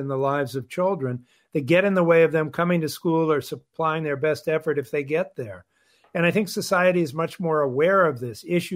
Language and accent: English; Massachusetts, United States; In most states, I know in my home state of Massachusetts